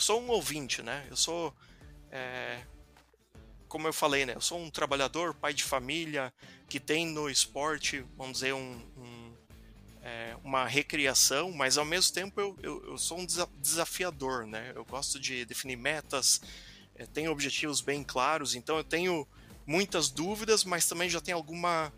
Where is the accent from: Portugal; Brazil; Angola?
Brazil; Santa Clara do Sul, Rio Grande do Sul; now in Newcastle, United Kingdom; eu tenho 41 anos. Eu sou natural de Santa Clara do Sul, que fica no interior do estado do Rio Grande do Sul, perto de Lajado. Atualmente eu moro na Inglaterra, na cidade de Newcastle. Vai completar, inclusive, 2 anos.